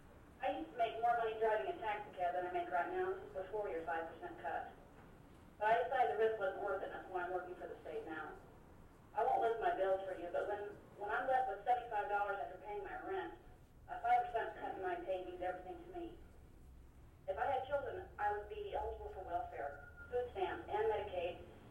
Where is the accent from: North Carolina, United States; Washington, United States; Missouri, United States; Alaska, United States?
Alaska, United States; I was born in Alaska and I'm a lifelong resident of Alaska.